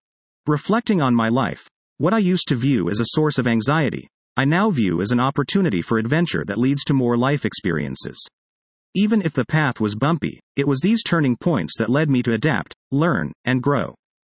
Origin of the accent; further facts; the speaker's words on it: Iran; moved away; also born or lived in Mexico / United States; Growing up in Iran and having lived in Mexico in the US